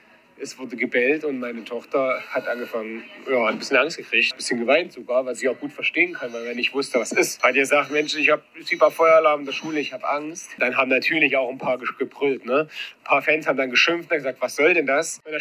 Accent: Weimar, Thuringia, Germany; now in Potsdam, Germany; Wir sind Potsdamer, ich bin Exil-Weimarer und wohne schon ewig in Potsdam.

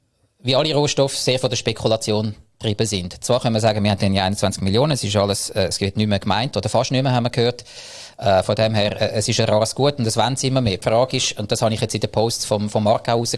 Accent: Zug, Switzerland; Ich komme aus dem Crypto Valley-Zug

